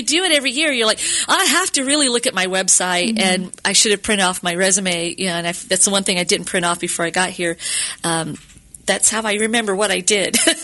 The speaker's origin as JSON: {"language": "English", "region": "Indiana", "country": "United States", "said": "I'm from Indiana. That's how I know that."}